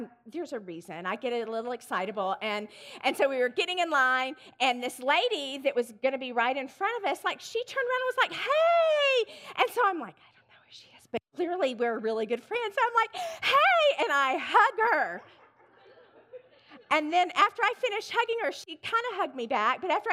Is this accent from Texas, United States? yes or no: yes; Austin, Texas, United States; So I drove to Georgetown. I'm from Austin